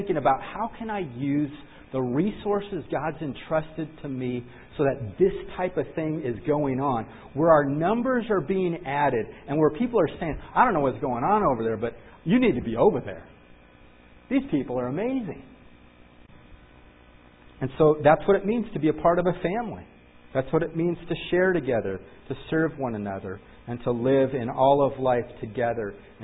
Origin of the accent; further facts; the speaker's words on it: United States; I'm an American.